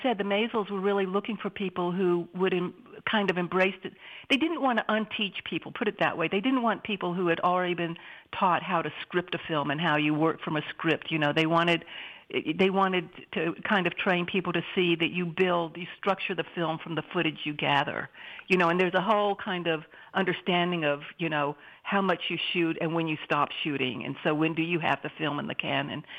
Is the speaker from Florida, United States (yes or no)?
yes; Tallahassee, Florida, United States; now in New York, United States; when I first arrived in New York, I grew up in Tallahassee, Florida, and I always wanted to kind of live in New York and just have an exciting career